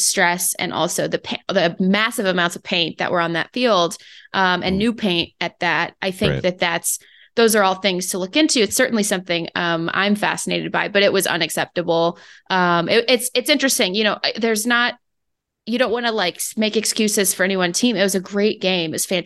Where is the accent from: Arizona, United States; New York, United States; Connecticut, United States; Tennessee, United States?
Arizona, United States; Phoenix; as a Phoenix resident, former longtime born and raised in Phoenix, Arizona